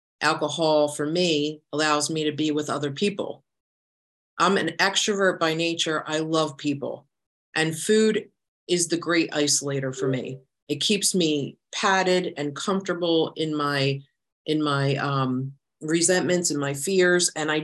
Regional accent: Philadelphia, Pennsylvania, United States; now in Virginia, United States; And I am coming to you from Northern Virginia by way of Philadelphia. So I was born and raised in Philly.

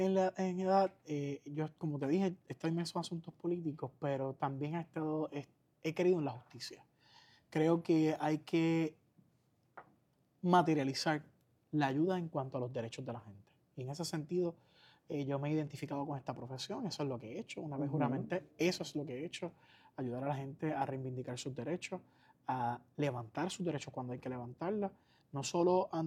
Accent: Aguadilla, Puerto Rico; cerquita de aquí, de Corrales, del barrio Corrales de Aguadilla. Allí me crié con una familia de clase media-baja, en una casita que construyeron con esfuerzo, con hipoteca. Y entonces allí me crié, estudié en la Lucía Cubero, de Aguadilla

